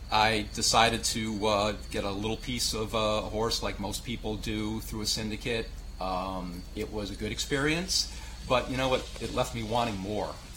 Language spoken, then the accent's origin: English; Saratoga, New York, United States; I grew up in Saratoga, going to the races, working at the track for many years.